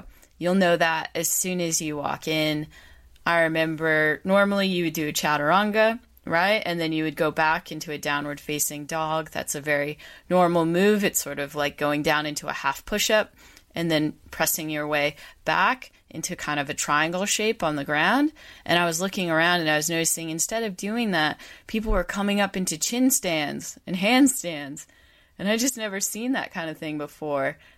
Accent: Australia; accent: Australian; G'day, mate. That's my Australian accent, and this is This Australian Life.

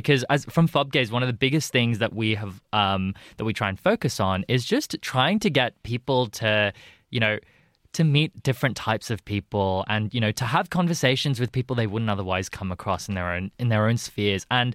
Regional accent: Australia; growing up in Australia, especially in a South Asian migrant household

